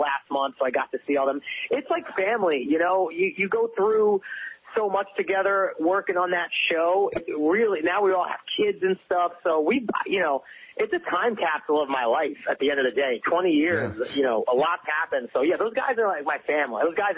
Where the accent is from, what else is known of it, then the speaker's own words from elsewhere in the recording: Brooklyn, New York, United States; moved away as an adult; now in Los Angeles, United States; So I grew up in Bensonhurst, Brooklyn in the 90s, which was, you know, great place to grow up